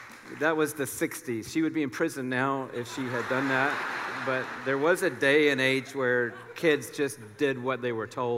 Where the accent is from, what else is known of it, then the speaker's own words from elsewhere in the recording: Smyrna, United States; My family moved when I was 6 years old up to Smyrna, which back then was like moving to another, state. And we grew up in Smyrna, really did middle school there.